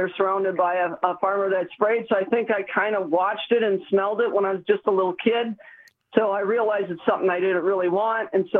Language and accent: English; Watertown, Wisconsin, United States; I didn't grow up here. I grew up outside of Milwaukee.